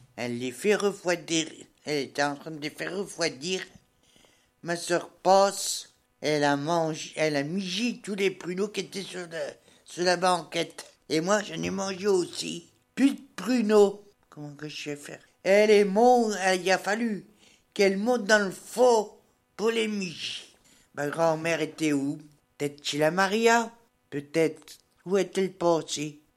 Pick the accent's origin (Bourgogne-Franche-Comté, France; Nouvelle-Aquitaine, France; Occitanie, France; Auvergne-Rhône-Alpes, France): Bourgogne-Franche-Comté, France; Messey-sur-Grosne; Je suis native de Messey-sur-Grosne.